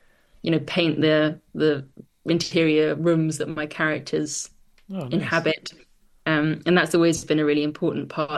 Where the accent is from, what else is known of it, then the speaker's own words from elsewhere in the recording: London, United Kingdom; I grew up in North London and all of the gardens kind of run together.